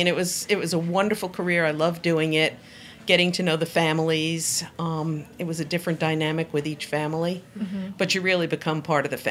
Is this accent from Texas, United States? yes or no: no; New York, United States; moved away; No, I'm actually from New York. So when I moved to Georgia, I had never cooked greens, cooked peas, made a biscuit.